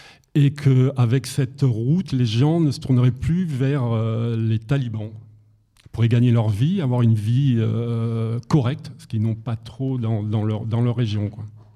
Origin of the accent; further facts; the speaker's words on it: Auvergne-Rhône-Alpes, France; J'habitais à Montagne, moi je suis de Savoie, et je me voyais pas terminer moniteur de ski comme tous mes camarades.